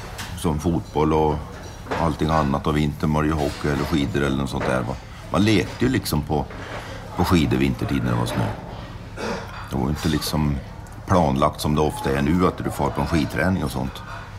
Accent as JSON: {"language": "Swedish", "region": "Värmland", "country": "Sweden", "said": "jag är ju från Värmland egentligen och började på skidgymnasiet i Järpen."}